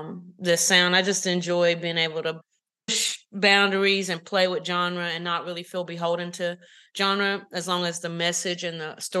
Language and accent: English; North Carolina, United States; also born or lived in Raleigh; I grew up in Eastern North Carolina, grew up in the church.